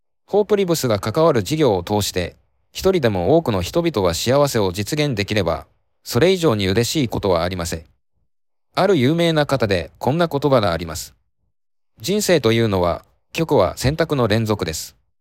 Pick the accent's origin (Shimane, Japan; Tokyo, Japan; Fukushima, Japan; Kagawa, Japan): Fukushima, Japan; Minamisoma; 僕の生まれ育った実家は福島県南相馬市。当時、僕自身は首都圏でしたが、両親や兄弟家族は南相馬市に住んでいました